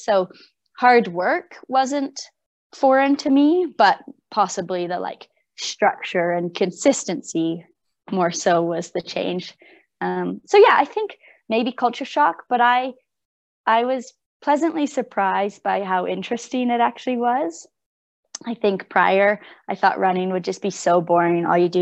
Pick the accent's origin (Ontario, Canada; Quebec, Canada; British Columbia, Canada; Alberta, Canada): Alberta, Canada; Calgary; A little bit, just because I grew up in Calgary.